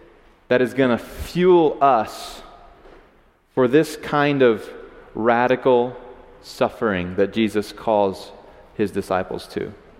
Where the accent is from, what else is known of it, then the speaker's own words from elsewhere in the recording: United States; So I just kind of was vague. I'm from America.